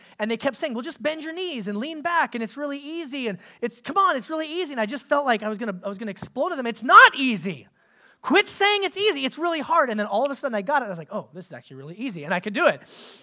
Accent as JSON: {"language": "English", "region": "Alaska", "country": "United States", "tie": "born or raised there", "said": "Now I will remind you that I grew up in Alaska, so water skiing meant in like July we would chip the ice off the lake"}